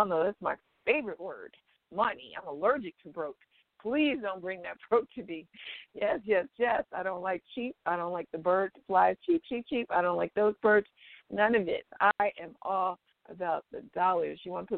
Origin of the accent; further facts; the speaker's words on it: Florida, United States; Yeah, I'm Caribbean and also from Florida